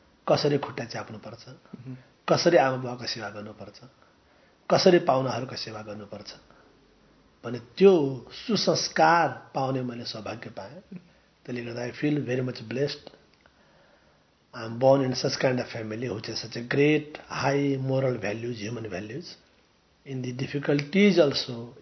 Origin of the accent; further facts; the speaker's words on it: Parsa, Lumbini Province, Nepal; राप्ती अञ्चल दाङ जिल्ला साना गाउँ पर्सा, किसानको परिवार, सङ्घर्षको जीवन